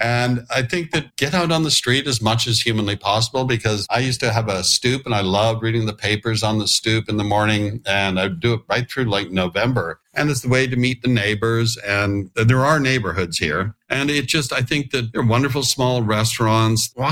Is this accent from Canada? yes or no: yes; Canada; now in New York, United States; And I was living and growing up in Canada.